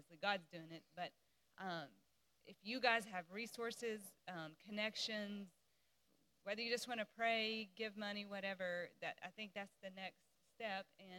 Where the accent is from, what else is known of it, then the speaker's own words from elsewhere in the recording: Adamsville, Alabama, United States; And I grew up in Adamsville, which, you know, is not far from here. But it's the same town that Angie grew up in.